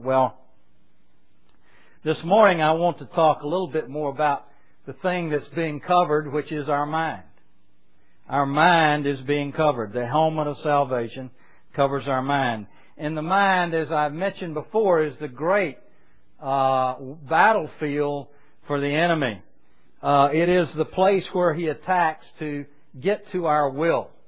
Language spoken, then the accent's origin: English; the South, United States; I know when I grew up in the South, it was the Free Will Baptist